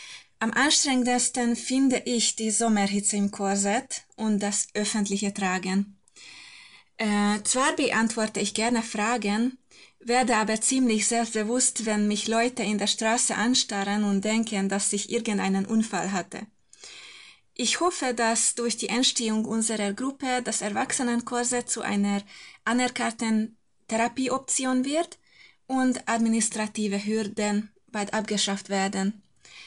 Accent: Hungary; moved away as an adult; now in Bavaria, Germany; geboren im Jahr 92 und gerade 32 Jahre alt. Ich komme ursprünglich aus Ungarn, wohne aber seit mehr als 10 Jahren in Deutschland, aktuell in Bayern.

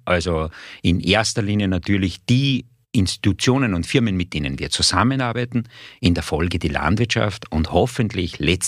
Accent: Wieselburg, Lower Austria, Austria; bin gebürtiger Wieselburger auch. Ich bin also in Krügling, Ortsteil Weinzierl, bei Wieselburg, Wieselburg Land halt, sogar geboren und am elterlichen Betrieb, landwirtschaftlichen Betrieb aufgewachsen, genau. Habe dann in meiner Ausbildung das Francisco Josephinum absolviert.

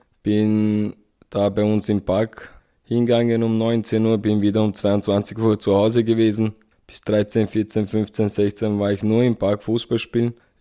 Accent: Vienna, Austria; Also ich bin aufgewachsen in Wien, geboren in Wien.

